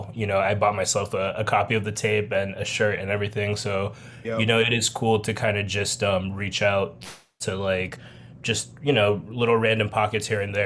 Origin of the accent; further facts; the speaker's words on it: Miami, Florida, United States; Yeah, definitely trying to cover Florida as a whole because I grew up in Miami